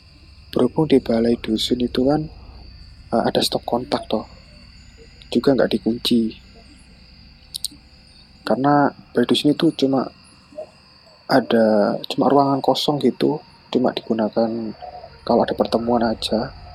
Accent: Sidoarjo, East Java, Indonesia; Waktu liburan semester kemarin, saya memutuskan untuk pulang kampung ke Sidoarjo. Jadi saya pulang ke kampung saya.

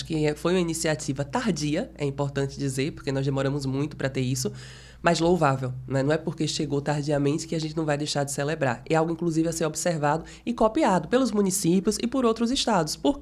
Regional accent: Rodelas, Bahia, Brazil; se eu estivesse em Rodelas, que é onde fica a minha aldeia, eu já estaria curada

